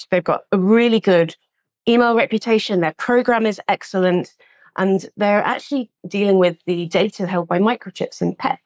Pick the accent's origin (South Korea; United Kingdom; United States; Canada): United Kingdom; which as a Brit abroad, really enjoyed.